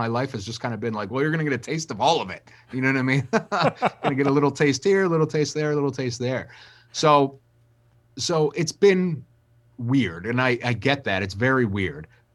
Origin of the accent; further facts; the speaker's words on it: Wilmington, Delaware, United States; I mean, that's like, I'm a kid from Wilmington, Delaware.